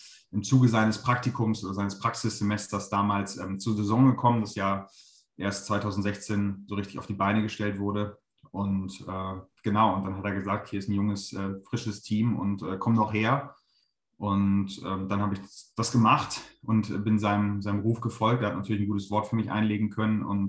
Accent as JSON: {"language": "German", "region": "Hamburg", "country": "Germany", "said": "Ich komme aus Hamburg"}